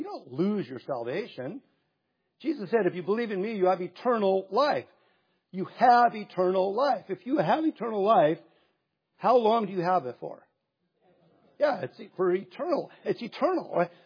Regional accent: Hermosa Beach, California, United States; I grew up in it. I grew up in Hermosa Beach, right?

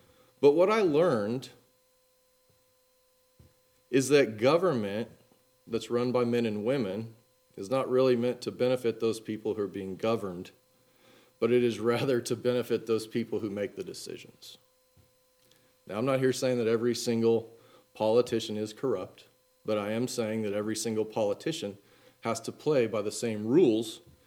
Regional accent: Austin, Texas, United States; Being born and raised in Austin, I had been to the Capitol a few times, going on field trips or school-related events

